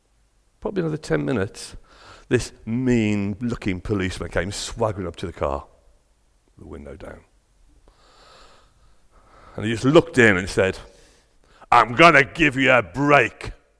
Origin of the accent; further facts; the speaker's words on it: England, United Kingdom; It's English. I'm English.